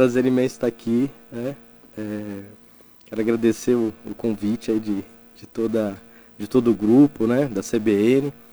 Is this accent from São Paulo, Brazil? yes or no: yes; São Paulo, Brazil; Eu sou natural de São Paulo.